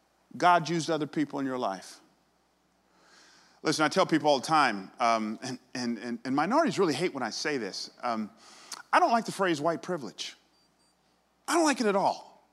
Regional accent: Atlanta, Georgia, United States; I grew up in Atlanta, but my mom's from Philly, so we would always go to Philadelphia to visit her side of the family in the summers.

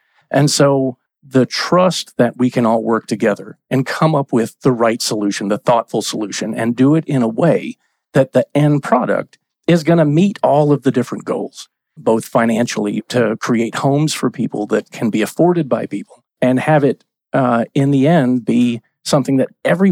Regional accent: the South, United States; I grew up in the South, and as such, you know, I'm a little more steeped in that.

